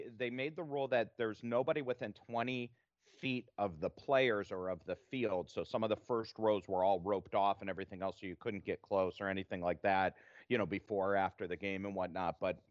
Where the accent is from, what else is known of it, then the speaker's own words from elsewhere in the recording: Cleveland, Ohio, United States; I'm from Cleveland, right?